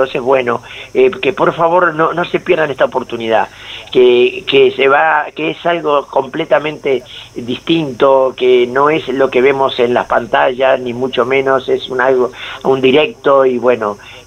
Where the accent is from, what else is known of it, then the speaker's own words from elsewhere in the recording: Uruguay; aclaro por mi acento de que no soy argentino, compadre, soy uruguayo.